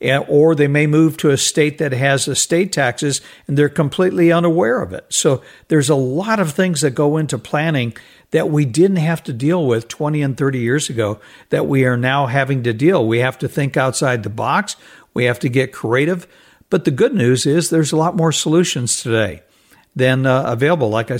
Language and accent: English; Arizona, United States; I grew up in Arizona, so I'm well aware of the temperatures